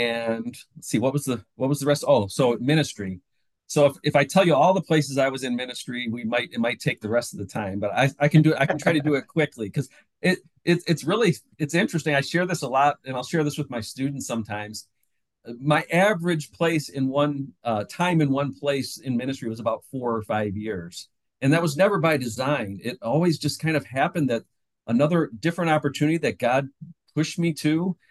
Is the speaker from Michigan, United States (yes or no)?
yes; St. Clair Shores, Michigan, United States; Well, I grew up in metropolitan Detroit, St. Clair Shores, actually. I'm probably your typical Lutheran school teacher who went to Lutheran Elementary School.